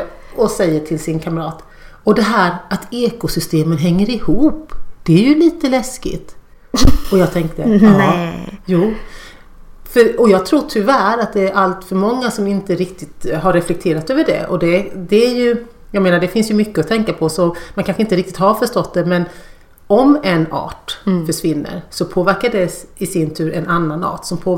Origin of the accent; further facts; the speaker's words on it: Hårda, Småland, Sweden; also born or lived in Malmö; Jag föddes visserligen i Malmö, men bara när jag var något år så flyttade vi till Småland, till en by, till ett litet samhälle som heter Hårda. Och från den byn kommer min släkt på min mammas sida sedan århundraden tillbaka.